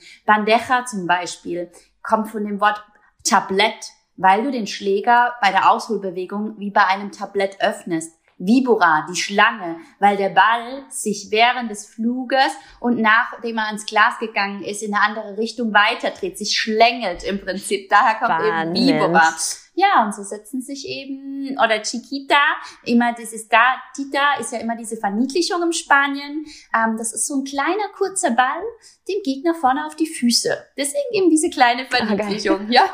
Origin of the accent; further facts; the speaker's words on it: Baden-Württemberg, Germany; kommen wir beide aus dem Raum Karlsruhe.